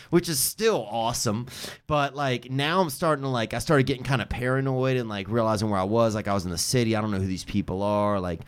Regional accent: Louisiana, United States; No, I mean, I was from Louisiana.

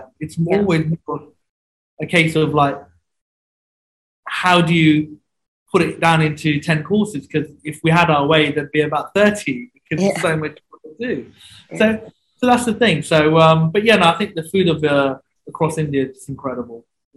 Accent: Aston, West Midlands, United Kingdom; the community that were, you know, growing up in Aston, you know, in the 90s, you know, all the other Bengali homes

